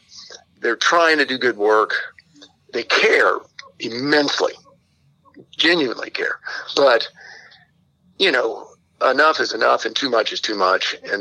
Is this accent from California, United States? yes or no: no; Florida, United States; I grew up down in Florida, and my family still lives down there.